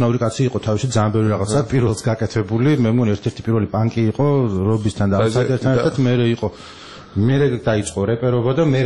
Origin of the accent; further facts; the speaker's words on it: Western Georgia, Georgia; მე თვითონ ახლა დასავლეთ საქართველოსიდან ვარ ბაღდადში მაქვს ოფერი და ქუთაისშიც რამე ხნის წინ ერთი წელი მიწევდა ხოლმე ძალიან ხშირად ყოფნა